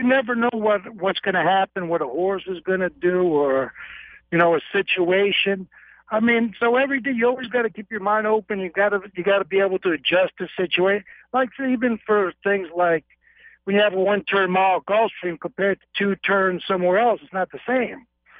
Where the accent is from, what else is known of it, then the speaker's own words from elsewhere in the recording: New Jersey, United States; Even when I lived up north, I come from South Jersey.